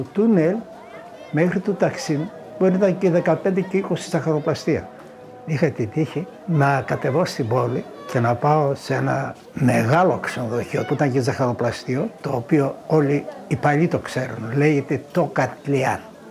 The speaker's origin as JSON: {"language": "Greek", "town": "Büyükada", "region": "Istanbul", "country": "Turkey", "tie": "born or raised there", "also_born_or_lived": "Imbros", "said": "Από μικρός φύγαμε και ήρθαμε στην Πρίγκιπο. Εκεί μεγάλωσα."}